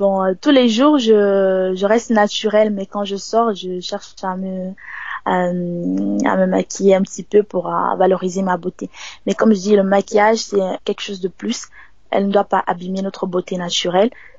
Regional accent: Cameroon; Le Cameroun est dans moi. Je suis camerounaise et le Cameroun est avec moi là, partout où je vais.

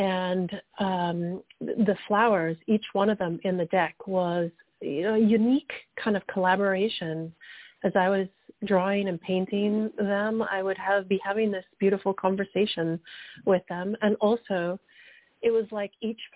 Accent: England, United Kingdom; moved away as an adult; now in United States; Well, I'm an American citizen, but I grew up in England. Spent half of my life there and the second half of my life in the States with my American husband.

